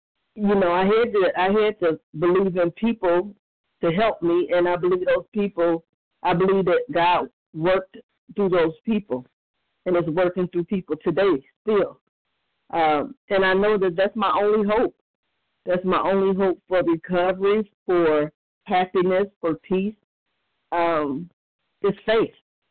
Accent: Cleveland, Ohio, United States; I'm from Cleveland, Ohio. Really grateful to be here.

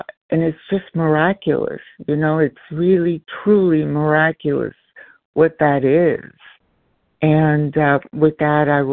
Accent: California, United States; from California.

